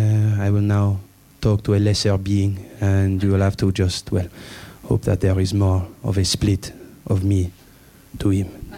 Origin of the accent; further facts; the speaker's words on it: Roubaix, Hauts-de-France, France; Okay. It's a suburb of Lille, Roubaix.